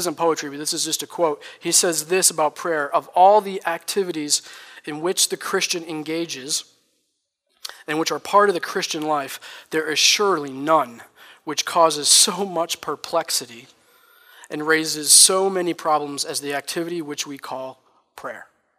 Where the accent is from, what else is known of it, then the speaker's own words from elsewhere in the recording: New York, United States; Like, I'm from Schoharie Valley, right? Like, I'm a simple guy. It's God's country